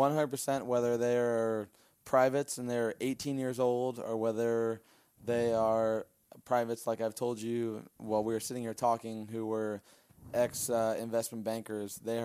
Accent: Indiana, United States; So, I mean, we grew up in Indiana and Purdue University.

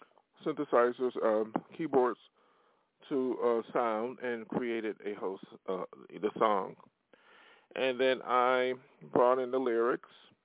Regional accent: New York, United States; now in Los Angeles, United States; And that's why I came from New York State and came to L.A. to make my dream come true.

